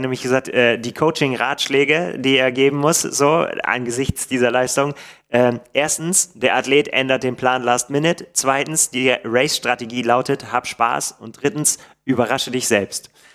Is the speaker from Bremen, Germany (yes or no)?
yes; Bremen, Germany; da wir denselben Geburtsort haben. Wir kommen nämlich beide aus Bremen.